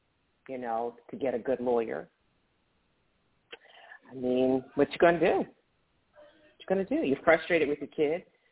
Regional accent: Philadelphia, Pennsylvania, United States; I'm from Philly, so I know what you mean.

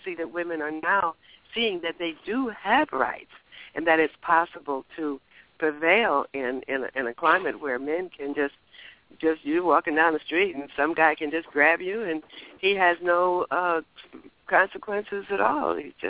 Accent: Detroit, Michigan, United States; I grew up in Detroit in the 60s

